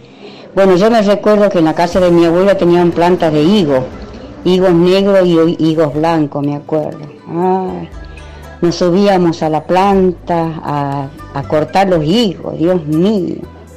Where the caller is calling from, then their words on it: Buenos Aires, Argentina; de Buenos Aires.